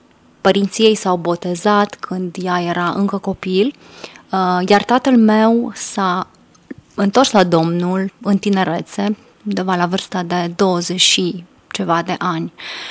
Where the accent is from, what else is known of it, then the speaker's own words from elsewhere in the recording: Vršac, Vojvodina, Serbia; now in Romania; De origine sunt din Vârșeț, Serbia.